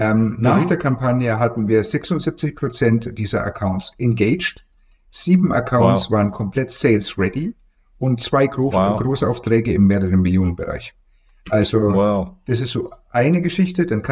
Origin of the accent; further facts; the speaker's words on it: Bavaria, Germany; Also ich bin aus Franken.